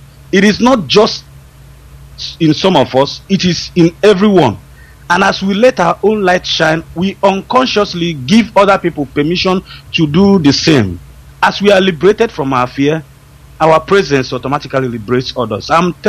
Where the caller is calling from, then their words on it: Malaysia; I'm calling from Malaysia.